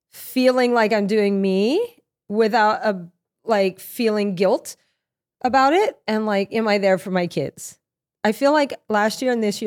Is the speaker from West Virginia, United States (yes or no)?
no; Louisiana, United States; Well, I'm from Louisiana.